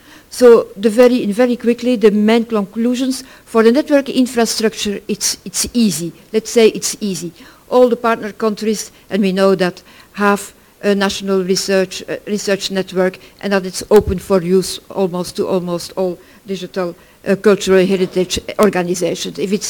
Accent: Belgium; I'm from Belgium, from the Ministry of Science

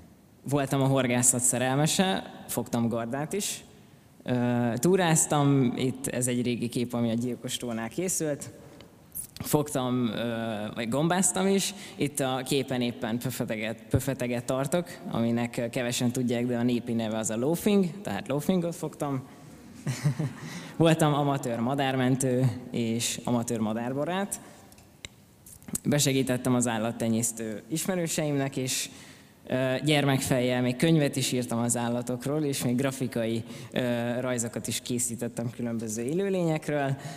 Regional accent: Karcag, Jász-Nagykun-Szolnok, Hungary; now in Szeged, Hungary; Én alapvetően karcagi származású vagyok, 1995-ben születtem, általános és középiskolai éveimet is szülővárosomban töltöttem, jelenleg pedig, mint ahogy említettem, Szegeden tanulok.

